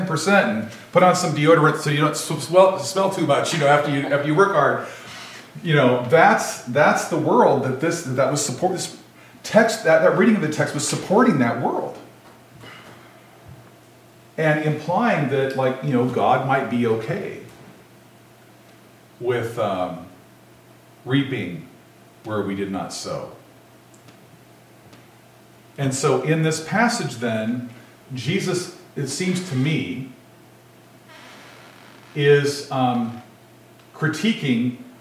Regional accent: Washington, United States; I grew up in the Palouse country in eastern Washington State. My town, my church, all the wealth around in the farms, where did it come from?

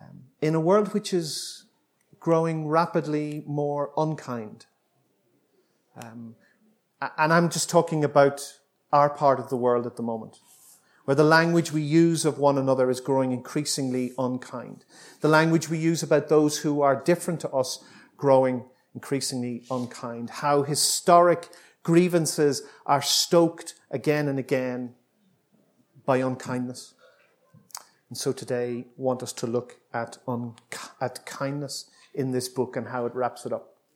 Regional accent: Bangor, Northern Ireland, United Kingdom; this artist comes from my hometown, my wee hometown of Bangor in County Down.

